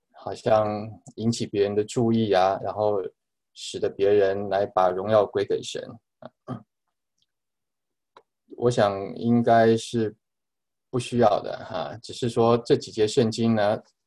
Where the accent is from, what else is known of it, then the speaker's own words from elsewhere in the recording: China; 像我们中国人就说人不为己，天诛地灭